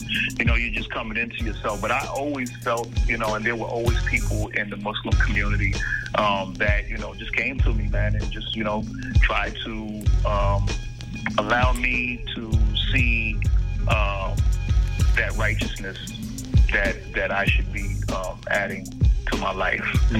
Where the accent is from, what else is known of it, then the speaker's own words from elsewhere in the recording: New Jersey, United States; Yeah, so for me, growing up in Jersey